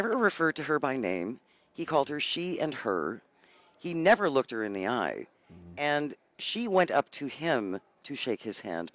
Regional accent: Hartford, Wisconsin, United States; When I grew up in Hartford, it's about an hour northwest of Milwaukee, so we used to go to opening day all the time.

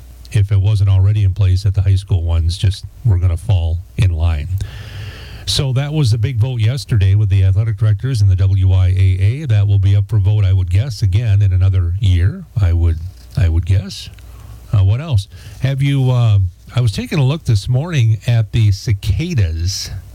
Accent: Eau Claire, Wisconsin, United States; I grew up down in the Eau Claire area and lived there all my high school years and stuff.

